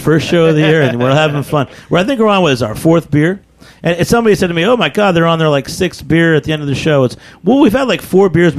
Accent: New England, United States; You know, I grew up in New England too, and I always like going to Portsmouth, New Hampshire.

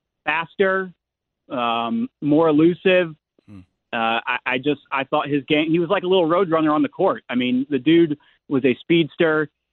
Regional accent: Atlanta, Georgia, United States; I grew up in Atlanta, and I specifically remember going to a Hawks game when they were terrible to watch you play on the Bulls.

